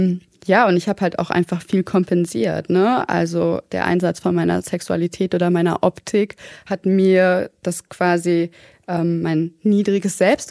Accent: Berlin, Germany; in meiner Wohngegend in Berlin, wo ich groß geworden bin

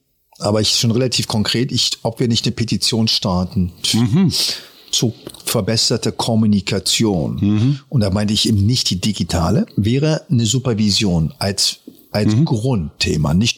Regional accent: Berlin, Germany; born or raised there

